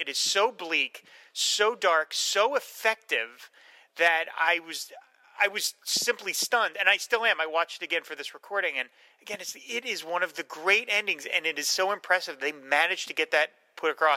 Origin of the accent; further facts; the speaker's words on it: New Jersey, United States; So I was very proud of my home state that they refused to extradite him. New Jersey represent